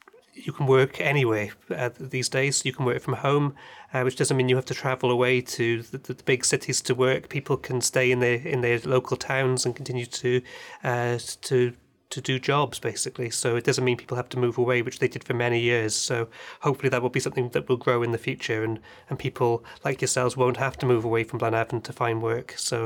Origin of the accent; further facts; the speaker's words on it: Blaenavon, Wales, United Kingdom; Well, I remember growing up in Blaenhafen in the 1990s, and the town centre was very run down back then.